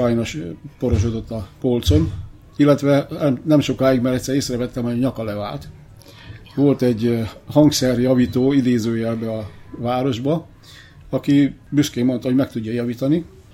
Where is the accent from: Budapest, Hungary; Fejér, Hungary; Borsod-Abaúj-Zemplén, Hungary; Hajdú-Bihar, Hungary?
Budapest, Hungary; moved away as an adult; now in Canada; szerencsére szülővárosomban, ami most a 22. kerület, volt egy zeneiskola